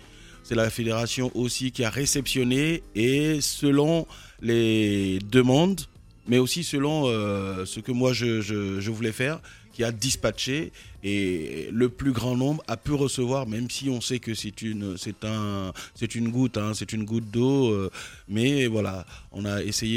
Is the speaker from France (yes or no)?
no; Côte d’Ivoire; je suis ivoirien